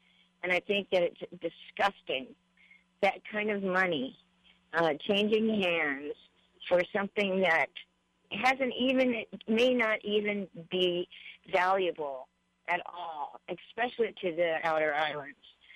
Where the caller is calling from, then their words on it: Kona, Hawaii, United States; I'm calling from Kona.